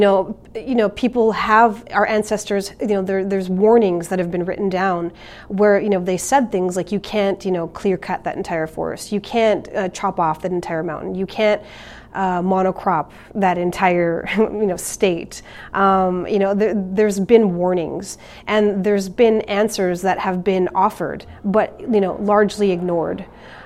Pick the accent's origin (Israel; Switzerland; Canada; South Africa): Canada; Winnipeg, Manitoba; now in Iowa City, United States; I'm Plains Cree Salto of the George Gordon First Nation in Saskatchewan, Canada. I grew up in Winnipeg, Canada, which is a very Indigenous city, and I've been living in Iowa City for 14 years.